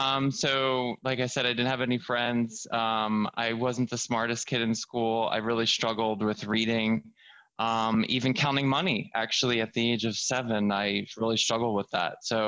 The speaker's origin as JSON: {"language": "English", "town": "Philadelphia", "region": "Pennsylvania", "country": "United States", "said": "Northeast Philadelphia."}